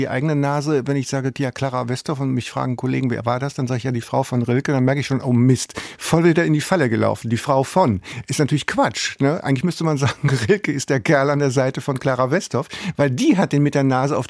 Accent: Rhineland, Germany; Mir als Rheinländer fällt natürlich die berühmte Mutterei aus Düsseldorf

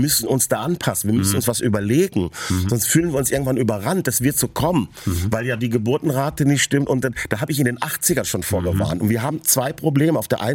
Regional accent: Essen, North Rhine-Westphalia, Germany; born there; weil ich halt eine linksradikale Backe war und das in Bayern. Also man muss wissen, ich bin in Essen geboren.

